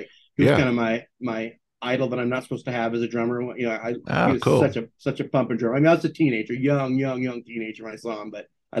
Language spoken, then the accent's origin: English; California, United States; We grew up in Orange County